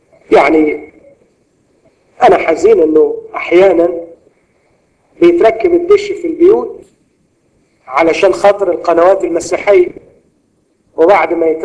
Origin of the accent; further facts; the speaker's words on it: Egypt; واحنا كمصريين ما عندناش شجاعه ادبيه وعندنا انفعال سريع